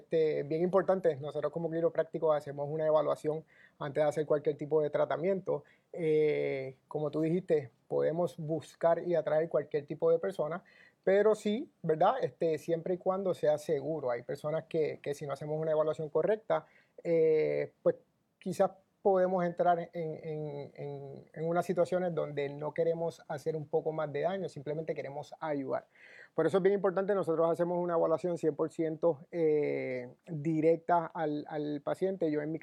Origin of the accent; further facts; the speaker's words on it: Moca, Puerto Rico; moved away as an adult; also born or lived in Florida; soy natural de Moca, Puerto Rico. Hace 10 años salí de Puerto Rico en búsqueda de ampliar mis conocimientos.